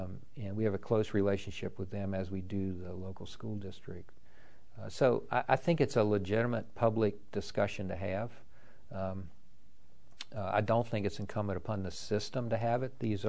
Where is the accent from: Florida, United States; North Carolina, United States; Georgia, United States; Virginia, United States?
North Carolina, United States; also born or lived in Mississippi / Kansas / California; I came from North Carolina.